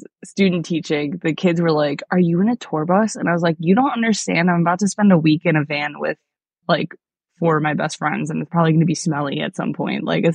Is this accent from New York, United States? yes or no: yes; Holley, New York, United States; I grew up closer to Rochester, so I'm from a very, very small farm town called Holly, New York, and it's, like, right next to Brockport, where, like, SUNY Brockport, the college is.